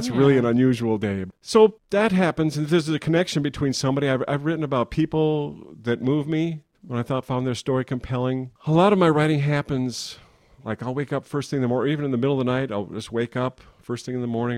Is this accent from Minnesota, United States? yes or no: yes; Marshall, Minnesota, United States; I grew up in Marshall, Minnesota.